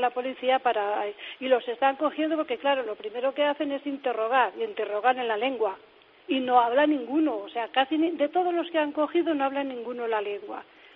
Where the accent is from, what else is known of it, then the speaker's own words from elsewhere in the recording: Spain; also born or lived in Italy; yo estaba en Italia, ni aunque soy española, pero yo estaba trabajando en Italia, he estado casi 30 años trabajando con la inmigración, yo estaba feliz allí, pero me necesitaban aquí y aquí me vine.